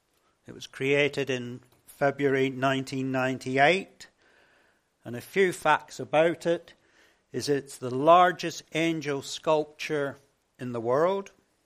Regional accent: Exeter, South West England, United Kingdom; he comes from Plymouth and I come from Exeter

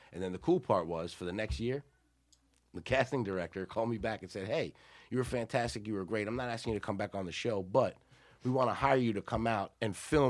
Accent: Baltimore, Maryland, United States; also born or lived in New York; now in Los Angeles, United States; I was born in New York, raised in Baltimore, and now I'm stomping around L.A. like a fucking little Godzilla.

